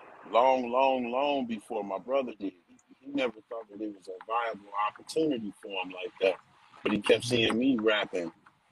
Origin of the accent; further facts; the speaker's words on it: Compton, California, United States; also born or lived in Chicago; Yeah, man, you know, I was born in Chicago, I was raised out in Compton. You know, that's where my upbringing came from, out in Compton.